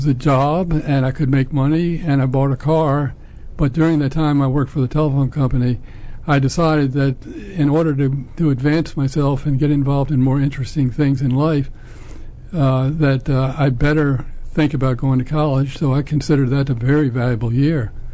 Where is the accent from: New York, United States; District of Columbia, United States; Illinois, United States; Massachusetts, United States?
District of Columbia, United States; Washington; Well, I grew up in Washington, D.C., and my father worked for the telephone company there.